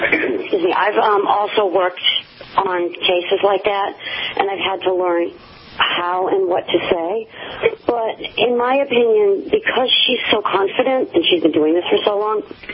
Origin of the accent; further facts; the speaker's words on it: Boston, Massachusetts, United States; I'm from Boston. Boston.